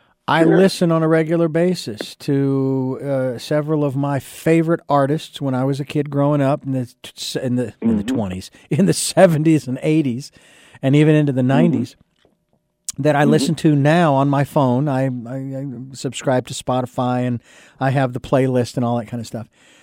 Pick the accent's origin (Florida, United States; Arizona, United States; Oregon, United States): Arizona, United States; Phoenix; I remember as a kid growing up in Phoenix